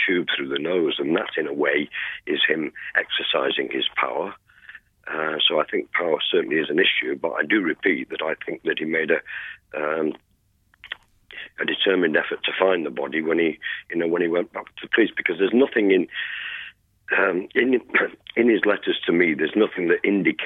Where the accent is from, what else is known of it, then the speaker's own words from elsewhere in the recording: Manchester, North West England, United Kingdom; I was brought up in Gorton in Manchester, in the area where he and Hindley embarked on their crimes